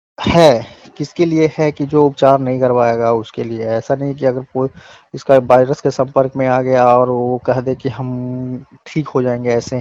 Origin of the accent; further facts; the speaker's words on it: Nagarnausa, Bihar, India; मैं अभी नगरनौसा, नालंदा जिला का नगरनौसा एक ब्लॉक है, वहीं का रहने वाला हूँ।